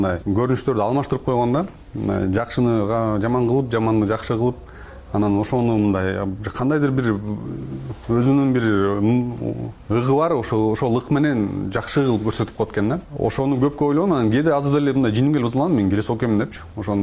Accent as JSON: {"language": "Kyrgyz", "town": "Naryn", "region": "Naryn Region", "country": "Kyrgyzstan", "tie": "born or raised there", "said": "Шаарда эмес, райондо. Нарын шаарынын ошондой атайын районунда чоңойгом да."}